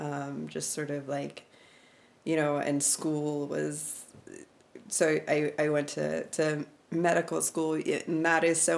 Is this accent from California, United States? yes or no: no; West Virginia, United States; I'm from West Virginia. And I was pretty convinced that I wanted to move to what I called the Promised Land, which is the Pacific Northwest.